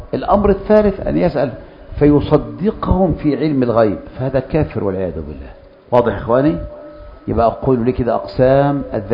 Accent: Egypt; معروفة عندنا في مصر

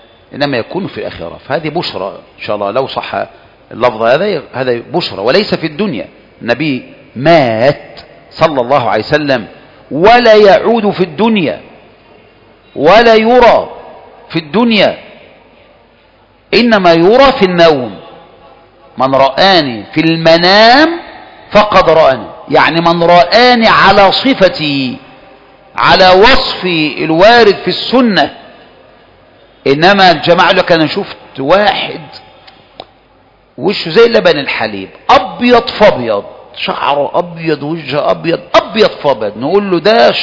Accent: Egypt; انما احنا كمصريين بقى عندنا عواطفنا

